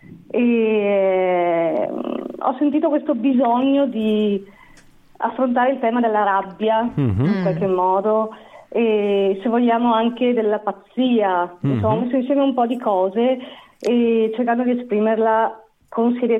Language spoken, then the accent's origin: Italian; Conegliano, Veneto, Italy; io sono di Conegliano.